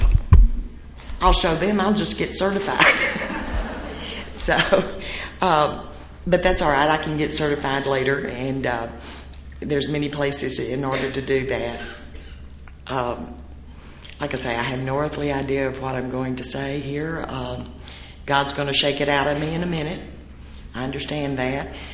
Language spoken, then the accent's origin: English; Cooper, Texas, United States; born there; I was born in Cooper, Texas, and it's kind of a northeast Texas area place.